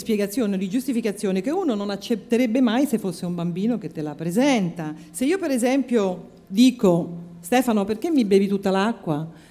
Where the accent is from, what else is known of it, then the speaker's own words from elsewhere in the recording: France; Italian is a second language; lo sento nel mio paese, in Francia, l'ho sentito ridire anche in Italia